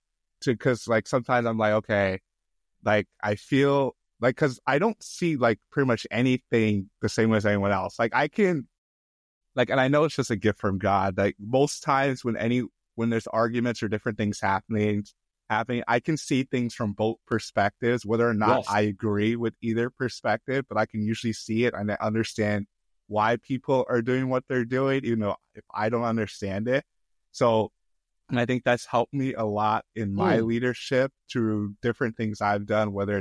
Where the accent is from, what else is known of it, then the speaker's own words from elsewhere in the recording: United States; from my background of being Nigerian, but raised in America